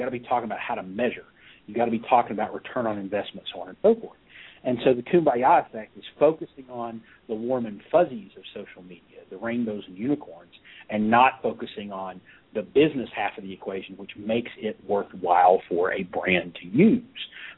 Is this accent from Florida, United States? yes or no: no; Pikeville, Kentucky, United States; my mother – who lives in my hometown of Pikeville, Kentucky, which is a town of 7,000 people in Appalachian, in eastern Kentucky in the hills. And, yes, I am a hillbilly.